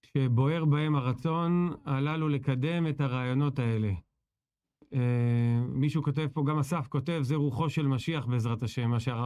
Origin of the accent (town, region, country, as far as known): Ramat Gan, Tel Aviv District, Israel; born or raised there